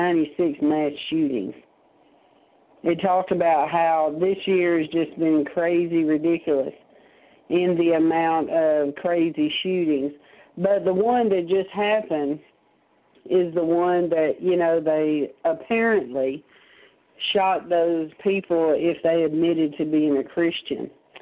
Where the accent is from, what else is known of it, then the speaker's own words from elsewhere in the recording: Nashville, Tennessee, United States; and yes, I say with the R because I'm from Nashville.